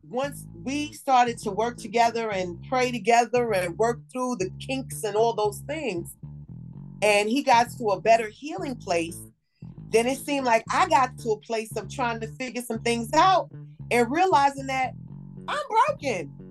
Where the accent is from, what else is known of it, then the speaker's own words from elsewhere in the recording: New York, United States; Because I'm from New York and I might know how to walk the concrete ground a little bit more than anybody else